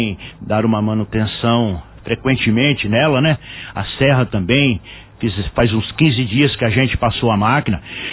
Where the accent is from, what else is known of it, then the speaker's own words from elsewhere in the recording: Brazil; Nasci e me criei ali no Barreiro.